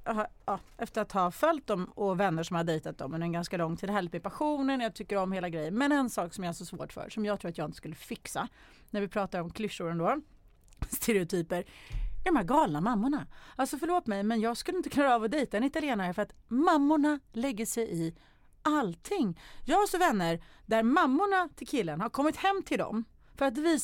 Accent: Sweden; Ja, och som svensk också tror jag, som vi är ändå ganska...

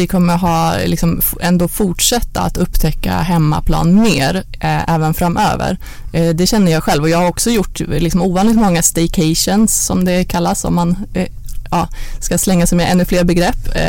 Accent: Järna, Stockholm County, Sweden; born or raised there

